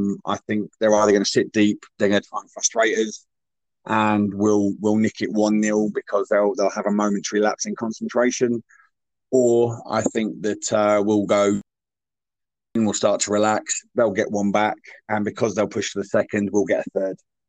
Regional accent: Scotland, United Kingdom; born there; I'm proud that I was born up in Scotland, and I consider myself a bit of a jockney.

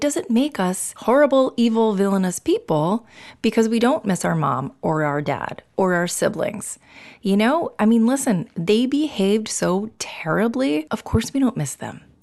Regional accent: New York, United States; I mean, I'm a New Yorker, going to be watching that ball drop with you wherever you are.

